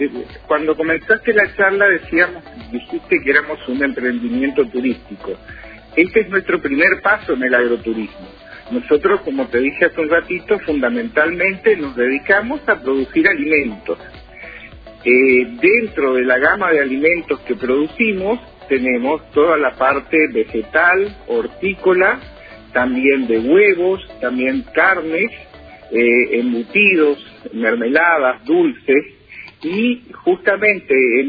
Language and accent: Spanish; Posadas, Misiones, Argentina; Nosotros los dos somos de Posadas y buscábamos una nueva posibilidad de vida, con mayor calidad de vida, y decidimos comprar una chacra.